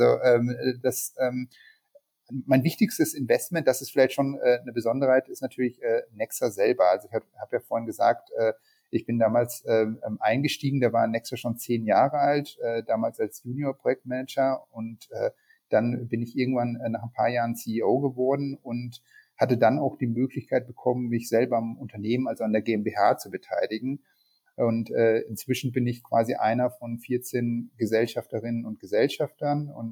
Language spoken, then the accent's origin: German; Münster, North Rhine-Westphalia, Germany; now in Vienna, Austria; Also wie man schon hört, ich bin kein gebürtiger Wiener. Ich komme aus Münster.